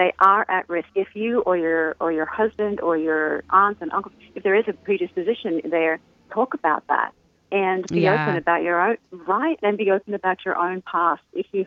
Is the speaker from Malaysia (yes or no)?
no; Australia; accent: Australian; I've been in this country for 21 years. I'm originally from Australia, and I think I might still have a little bit of an accent.